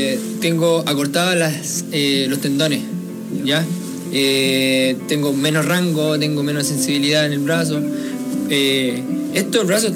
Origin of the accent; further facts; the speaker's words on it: Hualpén, Biobío, Chile; moved away as an adult; also born or lived in Talcahuano; now in Santiago, Chile; Estaba nací en Talcahuano, pero viví toda mi vida en Hualpén hasta los 23 años que llegué acá a Santiago